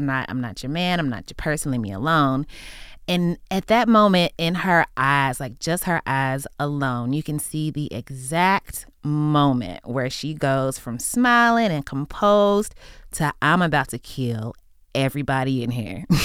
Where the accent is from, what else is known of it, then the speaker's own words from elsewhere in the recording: the South, United States; even as a Southerner, I didn't even know that something like the Southern Gothic aesthetic even existed.